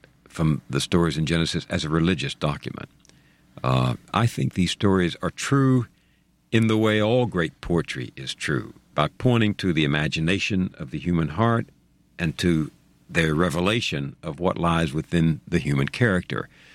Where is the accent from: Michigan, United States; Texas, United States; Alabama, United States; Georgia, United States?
Texas, United States; I love the voices I heard as a boy growing up in East Texas, my neighbors talking across the fence